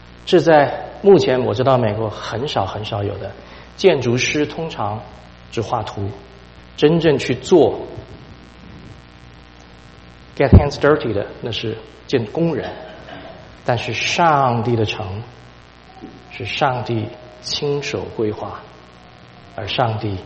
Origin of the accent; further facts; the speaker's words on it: Taiwan; 我们台湾话叫做后康